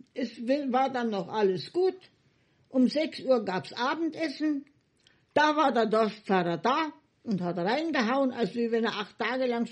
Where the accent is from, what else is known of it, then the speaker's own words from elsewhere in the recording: Silesian Voivodeship, Poland; now in Germany; wie es hier in Bayern der Brauch ist, mit Hochzeitsgeld. Bei uns in Schlesien war es anders.